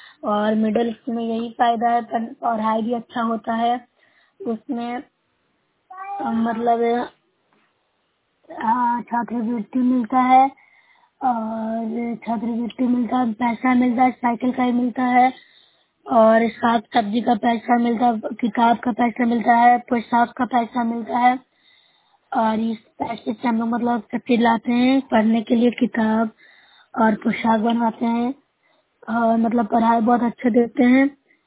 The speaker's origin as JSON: {"language": "Hindi", "region": "Bihar", "country": "India", "said": "मैं नूरसा ब्लॉक से हूँ, जिला नालंदा की निवासी हूँ।"}